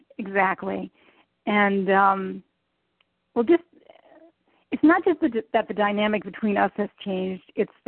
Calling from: Midwest, United States; Oh, well, I am calling you from the Midwest, Sherry.

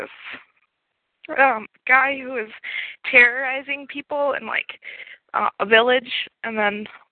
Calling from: North Dakota, United States; from North Dakota.

